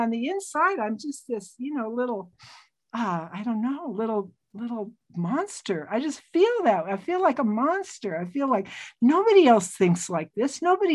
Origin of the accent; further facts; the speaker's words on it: Missoula, Montana, United States; born there; And they moved up the Rattlesnake in Missoula, and I was born in October of 1948.